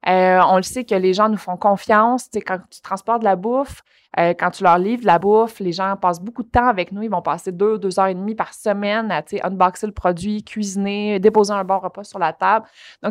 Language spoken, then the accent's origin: French; Longueuil, Quebec, Canada; j'avais 12 ans, okay, puis je passais le Courrier du Sud, le Journal de Montréal, puis la presse quand j'étais jeune à Longueuil